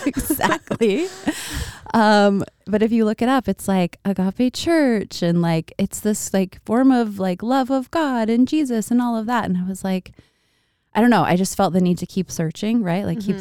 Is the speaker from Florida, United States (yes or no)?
no; Boise, Idaho, United States; I grew up here in Boise and tried to leave a bunch of different times and kept coming back.